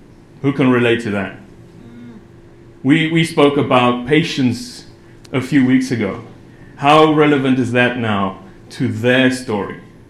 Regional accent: South Africa; I'm from South Africa. Any fellow South Africans here?

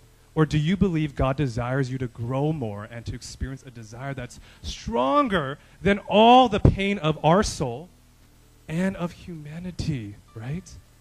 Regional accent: Boston, Massachusetts, United States; I grew up in Boston. I mean, I was in Boston for 3 years during the Trump-Hillary elections.

